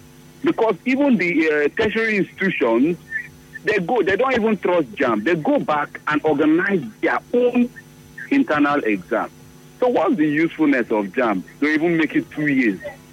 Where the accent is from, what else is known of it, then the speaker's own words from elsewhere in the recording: Nigeria; I am Nigerian and I have national ID card